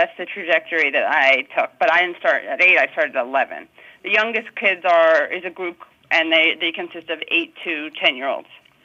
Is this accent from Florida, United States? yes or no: no; New York City, New York, United States; I'm from the Upper West Side in New York City and a very Jewish neighborhood.